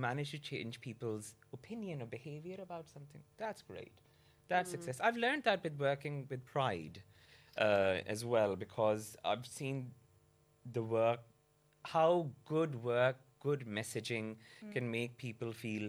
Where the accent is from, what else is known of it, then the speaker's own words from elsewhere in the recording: Pakistan; moved away as an adult; now in London, United Kingdom; people know I'm originally from Pakistan. I was brought up there. I was doing my MBA here in London in the mid-2000s